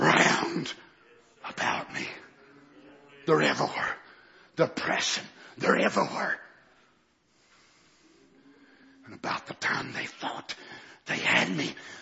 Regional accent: United States; And as an American, I can't hardly stand to see what our nation has become.

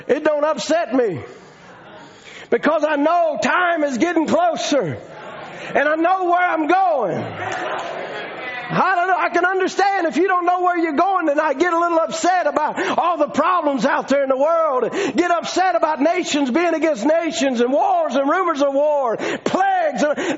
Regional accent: the South, United States; Listen, I'm from the South.

